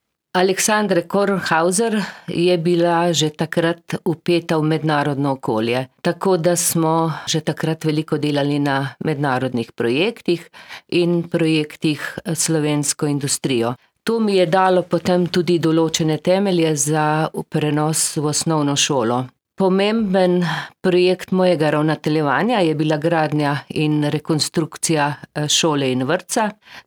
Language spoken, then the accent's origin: Slovenian; Kanomlja, Gorizia, Slovenia; No, rojena sem na Idrijskem v vasi Kanomlja, ki je dolga več kot 10 kilometrov.